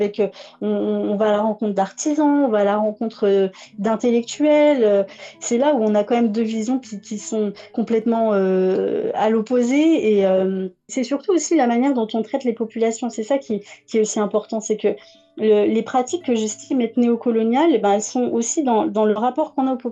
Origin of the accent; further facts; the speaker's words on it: France; je suis issue d'immigration. J'ai grandi en France.